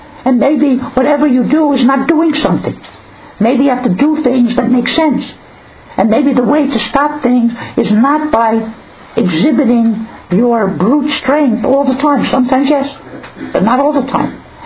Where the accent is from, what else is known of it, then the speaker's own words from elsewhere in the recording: Miami, Florida, United States; I'm not even from here. I'm from Miami. I just got off a plane.